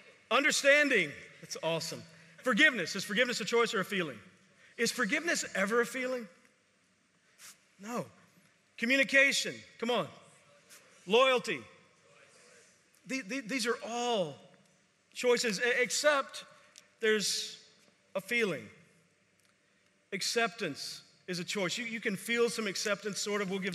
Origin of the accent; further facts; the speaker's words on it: Texas, United States; I grew up in Texas.